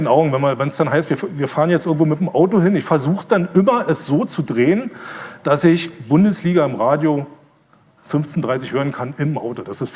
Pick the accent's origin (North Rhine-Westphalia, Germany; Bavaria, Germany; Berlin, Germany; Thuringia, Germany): Berlin, Germany; Also ich war früher in der DDR auch glücklich. Ich bin Berliner Kind, Ostberliner Kind. Ich war glücklich, dass ich in Berlin gewohnt habe